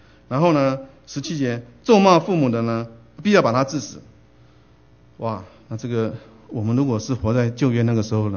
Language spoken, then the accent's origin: Chinese; China; 我们身为中国人哈，我们想我们在这样的一个教育当中、体系当中，我们都能够有深切的理解哈